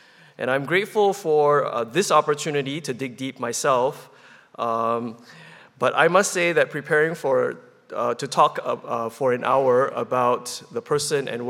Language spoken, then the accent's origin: English; Singapore; born there; and I was born in Singapore.